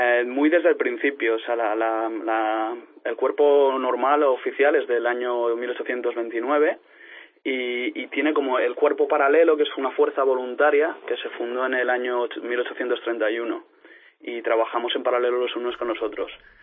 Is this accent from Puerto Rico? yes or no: no; Madrid, Community of Madrid, Spain; moved away as an adult; now in United Kingdom; Yo soy de Madrid y me crié en Madrid y vine para acá cuando tenía 18 años. Esto hace como 10 años o así